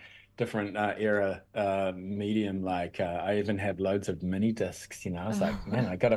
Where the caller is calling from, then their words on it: Paekākāriki, Wellington, New Zealand; Yeah, I'm here at home in Pai Kakariki.